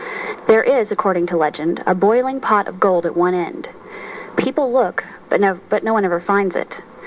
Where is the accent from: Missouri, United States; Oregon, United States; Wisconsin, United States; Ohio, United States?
Missouri, United States; Odessa; also born or lived in Lexington, Missouri; And I was born in Lexington, Missouri, which is about 30 miles from where we actually lived in Odessa, Missouri.